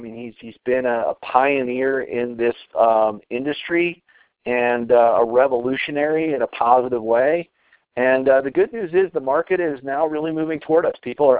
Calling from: Colorado, United States; I'm calling in from Colorado.

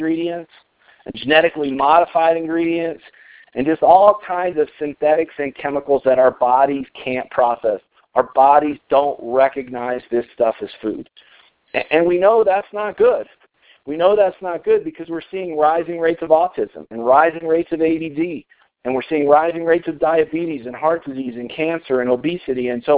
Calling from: Colorado, United States; And I'm calling in from Colorado tonight.

